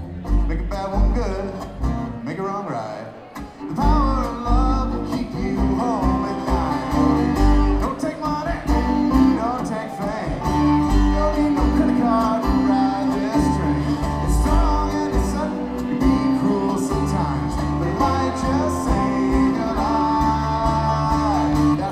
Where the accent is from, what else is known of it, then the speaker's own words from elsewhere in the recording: Denver, Colorado, United States; from Denver, Colorado.